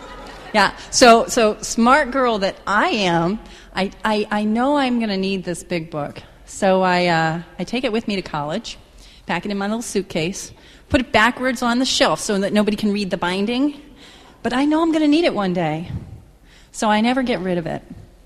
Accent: Texas, United States; I grew up in Texas, right on the water, banana trees in the backyard, palm trees in the front yard

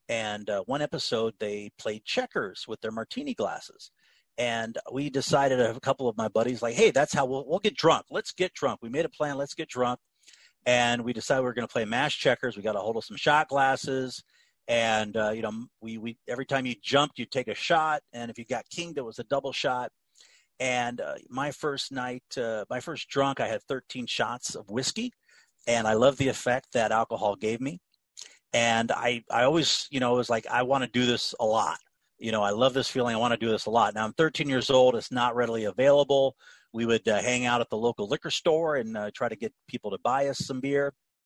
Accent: Los Angeles, California, United States; I grew up in, I was born on the West Side. I'm a local Angeleno. My father was actually born in Los Angeles.

